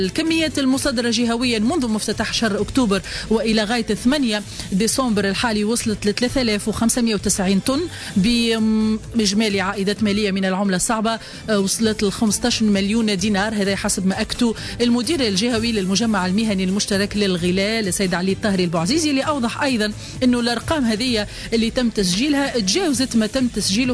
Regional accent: Tunisia; accent: Tunisian; رقائق البطاطا شيبس بلهجتنا التونسية

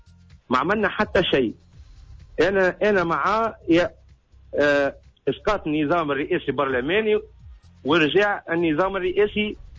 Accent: Tunisia; انا كمواطن تونسي

